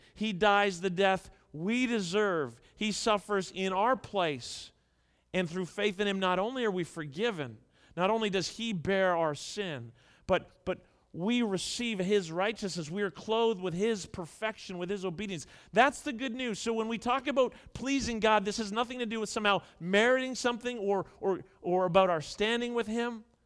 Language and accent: English; Toronto, Ontario, Canada; I grew up in Toronto.